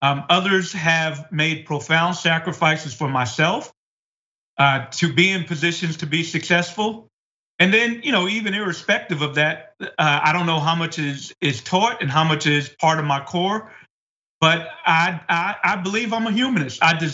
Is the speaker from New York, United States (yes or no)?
yes; Bed-Stuy, New York, United States; because I was born and raised in Bed-Stuy.